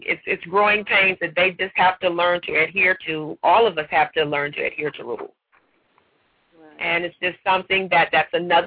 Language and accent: English; Atlanta, Georgia, United States; I'm from Atlanta.